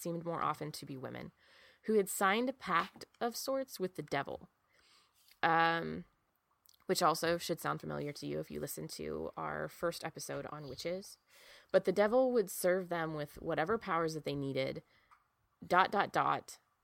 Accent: Appalachia, United States; like I said, I'm from Appalachia. My family has lived here and in various parts of Appalachia for generations.

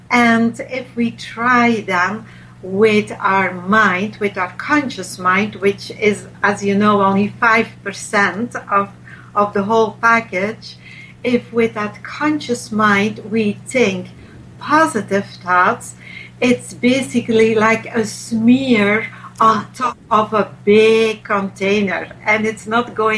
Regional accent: Belgium; Yes, but Belgium has also the French language and the Flemish language.

